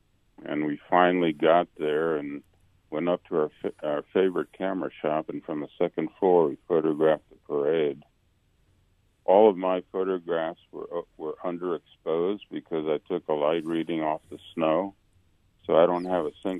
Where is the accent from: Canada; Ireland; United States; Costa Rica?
Costa Rica; Matter of fact, when I was a kid in Costa Rica